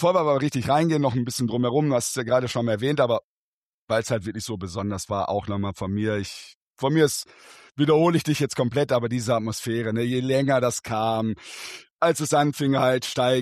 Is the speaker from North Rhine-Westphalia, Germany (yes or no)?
yes; Düsseldorf, North Rhine-Westphalia, Germany; Da hätte ich auch keinen Bock gehabt als Düsseldorfer.